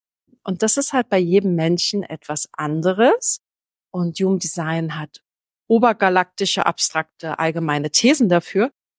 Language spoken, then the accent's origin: German; Berlin, Germany; born there; ich bin zum Beispiel in Berlin geboren, in Berlin-Lichtenberg.